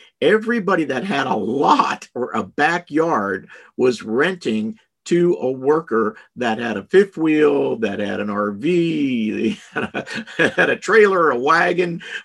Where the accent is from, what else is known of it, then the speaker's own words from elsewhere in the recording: Texas, United States; So we come from Texas and we can remember what happened to Texas the last time we went through this in the Obama administration